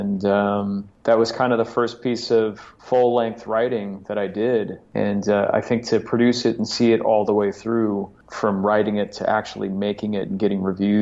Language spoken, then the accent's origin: English; Chicago, Illinois, United States; I grew up in Chicago, where a lot of people have their own space.